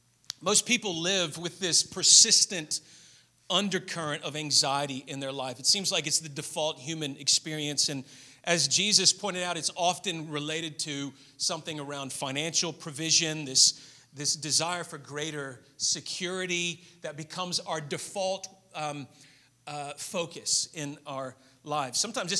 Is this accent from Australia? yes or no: yes; Australia; accent: American; I know I have an American accent, but I'm speaking to you not as an American judging your culture. I am speaking as a fellow Australian.